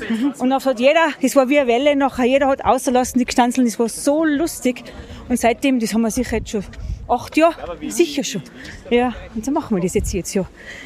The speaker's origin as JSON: {"language": "German", "town": "Wildschönau", "region": "Tyrol", "country": "Austria", "said": "Ich bin mit 16 Jahren nach Alpbach gekommen. Ich komme aus der Wildschönau, das andere Tal drüber."}